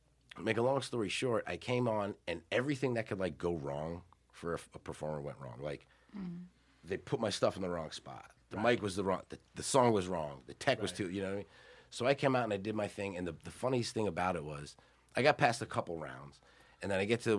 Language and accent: English; Baltimore, Maryland, United States; also born or lived in New York; now in Los Angeles, United States; I was born in New York, raised in Baltimore, and now I'm stomping around L.A. like a fucking little Godzilla.